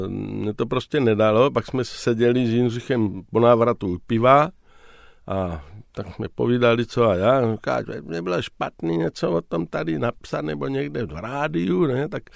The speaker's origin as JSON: {"language": "Czech", "town": "Brno", "region": "South Moravian Region", "country": "Czechia", "moved": "yes", "said": "když jsme Brňáci spolu mluvili"}